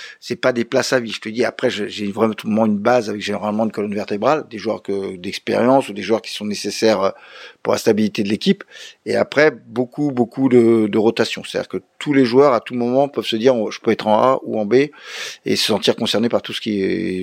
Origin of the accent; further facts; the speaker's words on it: Évry, Île-de-France, France; Moi je viens des régions parisiennes, d'Evry, des quartiers. Les gamins jouent encore beaucoup dans la rue, hein.